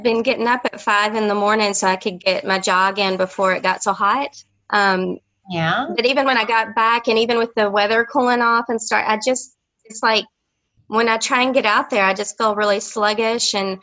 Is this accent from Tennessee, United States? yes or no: yes; Nashville, Tennessee, United States; moved away as an adult; now in France; Yeah, I'm from Nashville, and I've been in France for like 25 years.